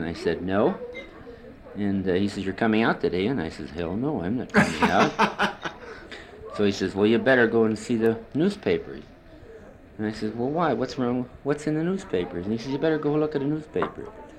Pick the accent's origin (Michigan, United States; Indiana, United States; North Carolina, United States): Michigan, United States; St. Joseph; Yes, because I had won in high school. I was from St. Joe, Michigan, a Class B school, and I had won the state track meet single-handed.